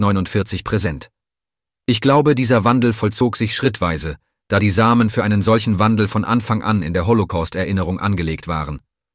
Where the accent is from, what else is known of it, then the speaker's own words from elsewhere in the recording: Italy; German is a second language; als Italiener, als jemand aus einem Land, das es versäumt hat, seine faschistische und koloniale Vergangenheit vollständig anzuerkennen oder Verantwortung dafür zu übernehmen.